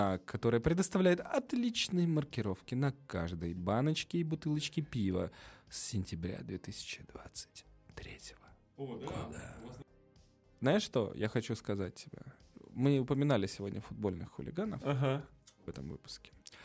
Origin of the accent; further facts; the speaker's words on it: Saint Petersburg, Russia; Я из Ленинграда